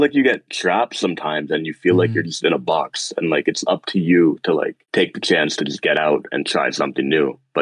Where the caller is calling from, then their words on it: Windsor, Ontario, Canada; All right. … I'm calling from Windsor, Ontario.